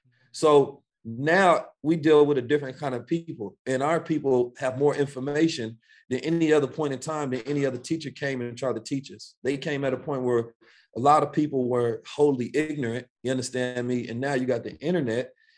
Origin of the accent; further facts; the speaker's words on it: St. Louis, Missouri, United States; also born or lived in Oakland; And I'm like, no, I'm from St. Louis and Oakland.